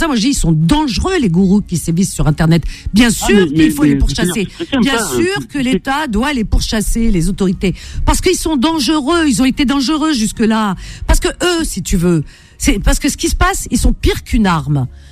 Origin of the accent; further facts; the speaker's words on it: Algeria; moi, je suis musulmane, je suis algérienne